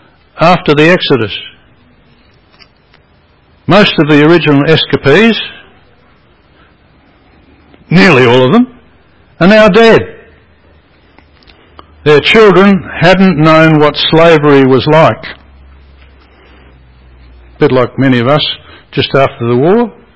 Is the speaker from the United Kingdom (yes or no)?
no; Australia; I mean, that's part of being Australian, isn't it? Rubbish the government.